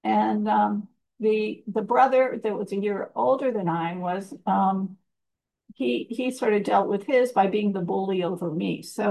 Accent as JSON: {"language": "English", "region": "Missouri", "country": "United States", "tie": "born or raised there", "said": "I grew up in Missouri, in a family of five."}